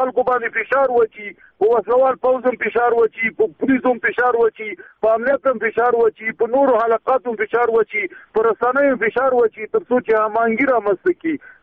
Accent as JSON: {"language": "Pashto", "country": "Afghanistan", "said": "زه یو افغان یم"}